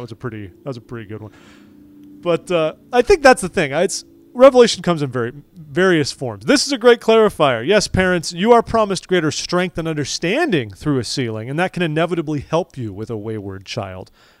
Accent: United Kingdom; It'll sound better coming from you. I'm just a British guy.

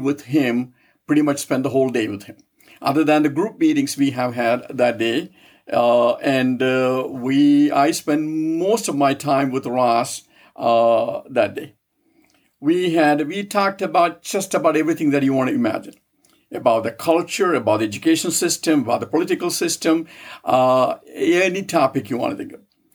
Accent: Kerala, India; I was several thousand miles away from my home state where I grew up. And I grew up in the southern part of India, a state known as Kerala.

